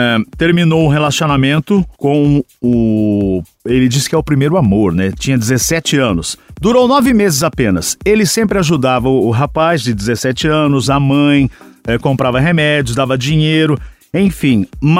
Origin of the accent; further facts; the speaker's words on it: Belo Horizonte, Minas Gerais, Brazil; 25 anos, sou de BH.